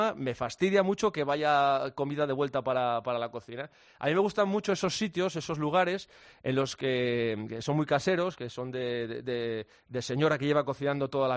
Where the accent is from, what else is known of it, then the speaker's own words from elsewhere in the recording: Pola de Lena, Asturias, Spain; yo pues estaré unos días en Pola de Lena, que es mi pueblo, y otros días en Gijón, que es mi pueblo político, que es donde me casé